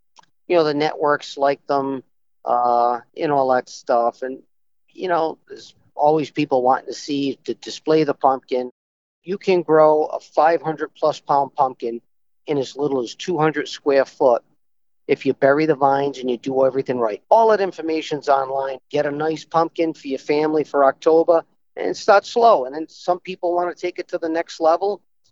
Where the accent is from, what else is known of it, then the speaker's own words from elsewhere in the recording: Green, Rhode Island, United States; from Green, Rhode Island.